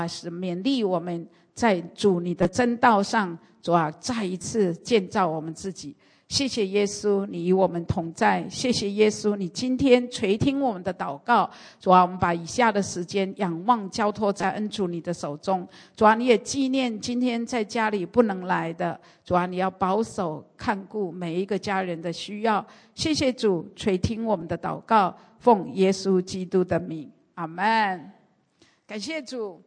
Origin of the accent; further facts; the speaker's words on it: Taiwan; 虽然我们台湾人很喜欢谈政治